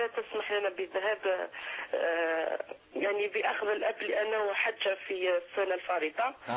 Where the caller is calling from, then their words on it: France; أنا أتصل بك من فرنسا